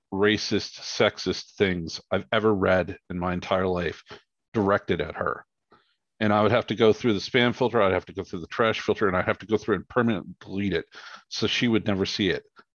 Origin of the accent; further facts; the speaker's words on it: West Virginia, United States; You know, I'm from West Virginia. It's like 97% white.